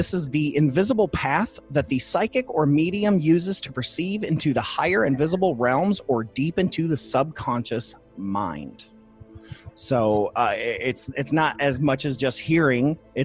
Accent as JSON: {"language": "English", "town": "Toledo", "region": "Ohio", "country": "United States", "tie": "born or raised there", "said": "I went up to my hometown of Toledo and went up to Detroit."}